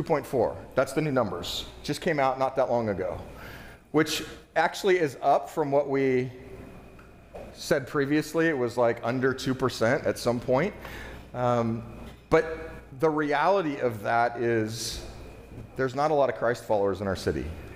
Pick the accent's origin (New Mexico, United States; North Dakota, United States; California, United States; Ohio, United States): California, United States; so I was raised in California, I went to a pretty large church